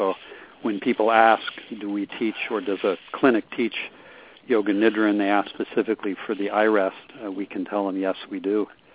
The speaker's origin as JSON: {"language": "English", "region": "East Coast", "country": "United States", "tie": "born or raised there", "said": "Growing up on the East Coast, I was not necessarily invited to get to know myself."}